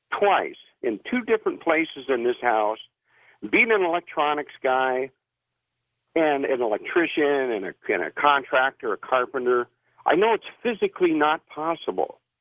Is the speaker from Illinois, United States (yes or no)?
no; San Jose, California, United States; I lived in, born and raised in San Jose.